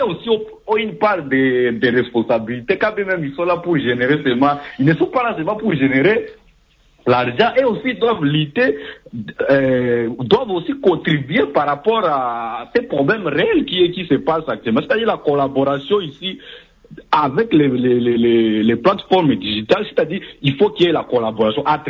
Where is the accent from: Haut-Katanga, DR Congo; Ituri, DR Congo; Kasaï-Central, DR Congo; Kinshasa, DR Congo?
Ituri, DR Congo; Par exemple, chez moi, en Ituri, on sait que l'Ituri traverse des moments très difficiles.